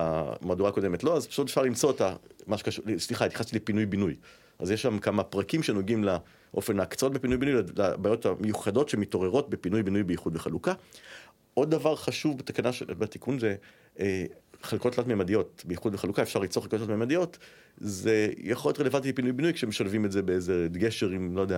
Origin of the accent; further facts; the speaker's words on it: Givatayim, Tel Aviv District, Israel; לא, גדלתי בגבעתיים. היום אני בתל אביב, אבל גדלתי בגבעתיים.